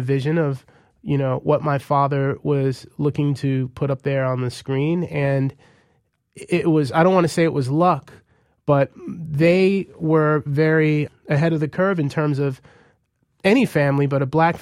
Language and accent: English; Queens, New York, United States; You know, me growing up in Queens with a single mom, I always told folks that my dad was a filmmaker